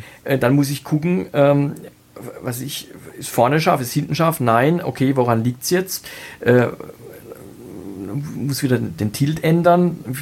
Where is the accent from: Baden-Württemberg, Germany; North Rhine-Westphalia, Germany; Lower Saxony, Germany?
Baden-Württemberg, Germany; accent: Baden; Aber als Badener hat man, normalerweise sagt man, als Badener eher so bl und d.